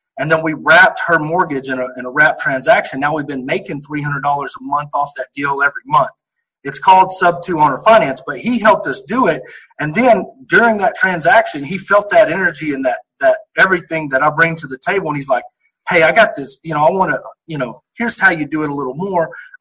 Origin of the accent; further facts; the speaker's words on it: College Station, Texas, United States; he saw my phone number and realized I was from College Station, that I'd spent some time there.